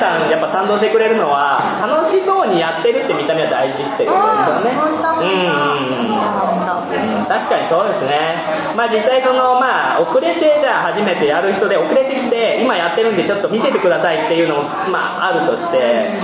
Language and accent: Japanese; Tokushima, Japan; 私の田舎なんかは、まあ、徳島なんで